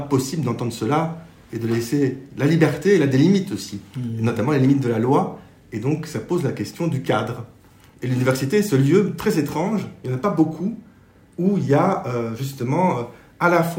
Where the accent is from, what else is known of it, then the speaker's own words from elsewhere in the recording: Belgium; c'est difficile de parler de soi-même en tant que Belge, mais je me sens profondément Belge